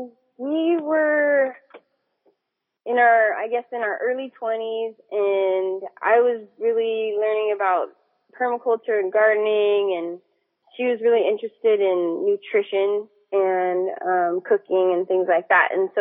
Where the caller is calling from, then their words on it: Reno, Nevada, United States; So I'm calling from Reno, Nevada.